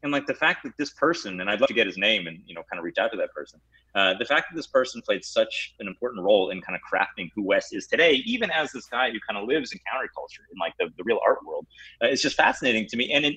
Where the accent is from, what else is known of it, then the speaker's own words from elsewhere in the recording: Rochester, New York, United States; I'm from Rochester, but, you know, after Rochester, I would say it was my second home.